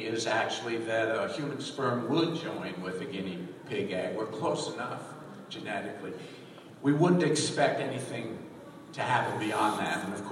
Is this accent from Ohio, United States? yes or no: no; San Francisco, California, United States; I grew up in San Francisco, and when I was 16, my parents took a trip to New York where I'd never been.